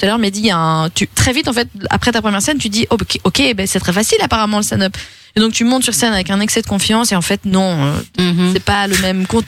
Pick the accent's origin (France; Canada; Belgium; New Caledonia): Belgium; Brussels, Brussels-Capital Region; Parce que je suis une bruxelloise bilingue. Je fais du stand-up en flamand et en anglais aussi.